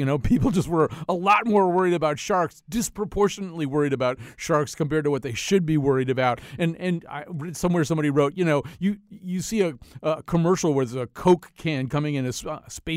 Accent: United States; I'd seen almost everything, because as an American, you kind of have to.

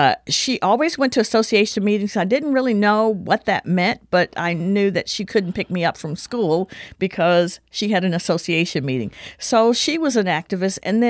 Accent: Tuscumbia, Alabama, United States; was from Tuscumbia, Alabama, my hometown. So it was a very, very political county.

